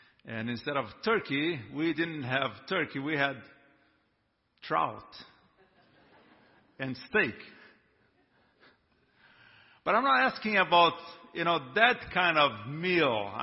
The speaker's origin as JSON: {"language": "English", "country": "Brazil", "second_language": "English", "lives_now": "United States", "said": "I'm from Brazil, as you will perceive pretty soon."}